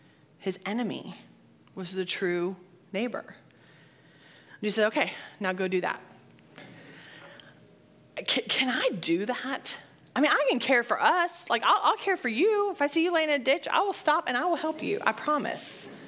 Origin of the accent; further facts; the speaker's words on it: United States; I love this country. I love that I'm an American.